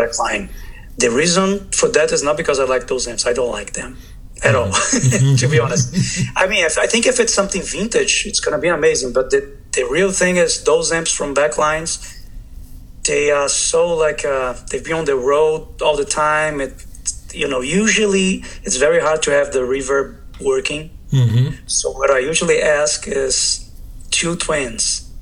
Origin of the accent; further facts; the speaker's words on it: Brazil; Because it's a big city, my hometown. I think it's, I don't know right now, but I think it's one of the top five biggest cities in Brazil. But at the same time, it's the poorest area in Brazil.